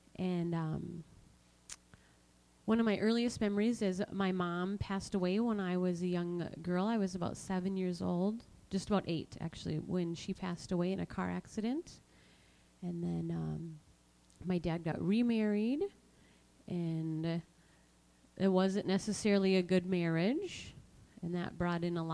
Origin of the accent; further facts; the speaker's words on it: Cloquet, Minnesota, United States; I grew up here in Minnesota. I grew up in Cloquet, just outside of Cloquet on 10 acres, and I loved it.